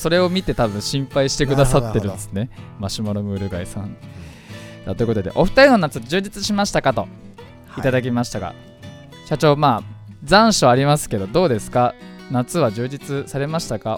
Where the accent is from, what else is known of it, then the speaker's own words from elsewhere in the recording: Fujisawa, Kanagawa, Japan; 藤沢出身の俳優タレントとして活動する私